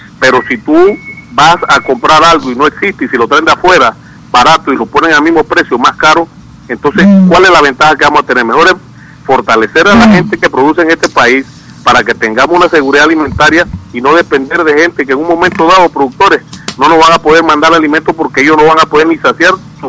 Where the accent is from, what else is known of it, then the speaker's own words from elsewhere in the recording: Panama; somos panameños que producimos en este país